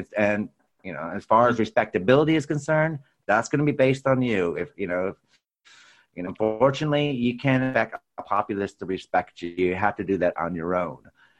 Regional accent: United States; now in England, United Kingdom; being an American living over in England

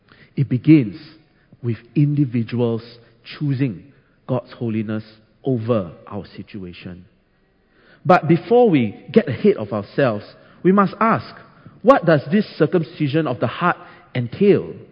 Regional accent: Singapore; I'll be preaching on holiness as a national community of faith, that is, as Singaporean Christians.

